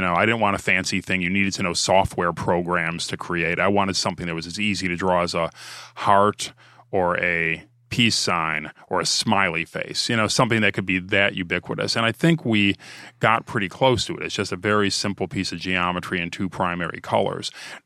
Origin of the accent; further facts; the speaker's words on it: Ohio, United States; You know, I'm from Ohio after all.